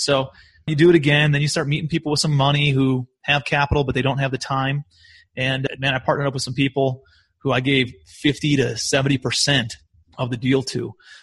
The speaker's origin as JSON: {"language": "English", "town": "Cleveland", "region": "Ohio", "country": "United States", "said": "My background, I'm from Cleveland, Ohio originally"}